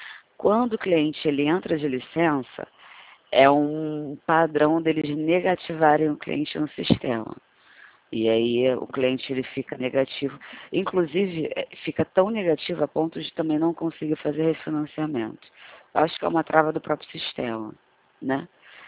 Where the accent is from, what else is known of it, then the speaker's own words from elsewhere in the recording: Rio de Janeiro, Brazil; accent: carioca; Na verdade, eu sou do Rio